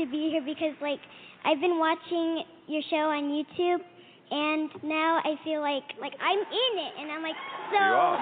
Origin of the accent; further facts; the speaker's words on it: Atlanta, Georgia, United States; I'm from Atlanta, Georgia.